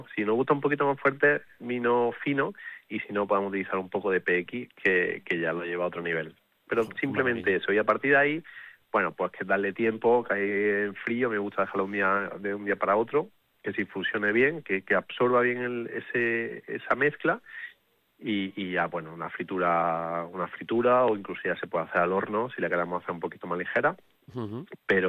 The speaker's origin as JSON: {"language": "Spanish", "town": "Córdoba", "region": "Andalusia", "country": "Spain", "said": "llevando mi tierra por bandera, ¿no? Que una tierra como Córdoba tan bonita, pues bueno, pues cada vez que sale dice, ¿usted es de Córdoba? Sí, soy de Córdoba"}